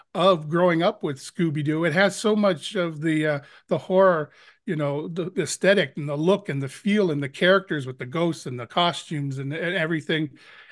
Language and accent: English; Ontario, Canada; born there; now in Vancouver, Canada; I'm born in Ontario, Canada. I now live in Vancouver, Canada, where 13 Ghosts was shot. I am a Canadian actor. I've been to the States to work, but I'm based out of Canada